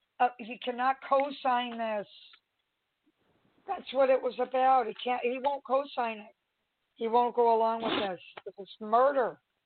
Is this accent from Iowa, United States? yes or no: no; California, United States; I was at a city council meeting where my family, where I was raised in San Gabriel Valley.